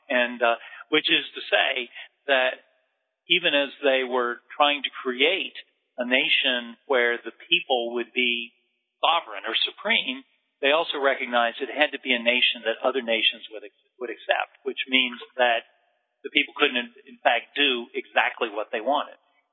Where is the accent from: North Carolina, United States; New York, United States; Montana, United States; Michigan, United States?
Michigan, United States; Detroit; born there; My family's originally Canadian, then Michigan. I was born in Detroit. My mother's family's from Western Kentucky.